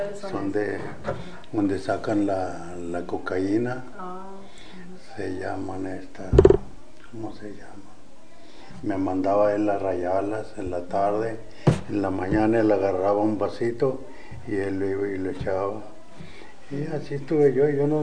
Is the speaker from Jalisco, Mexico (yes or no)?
yes; Mascota, Jalisco, Mexico; born there; Bueno, yo nací en 1926 en Mascota, Jalisco.